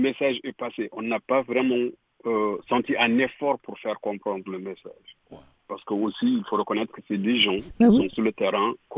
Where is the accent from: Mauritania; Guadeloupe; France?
Mauritania; Je suis originaire de la Mauritanie.